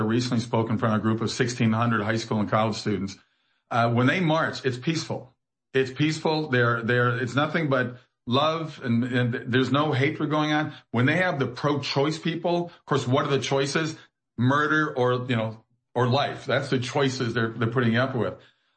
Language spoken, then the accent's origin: English; Minnesota, United States; I grew up in Minnesota where back in the day when I was there, my parents grew up Democrats, farms in Iowa, and then they moved to Minnesota.